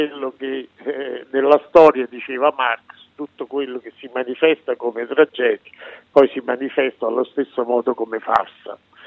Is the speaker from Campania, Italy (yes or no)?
yes; Campania, Italy; io sono campano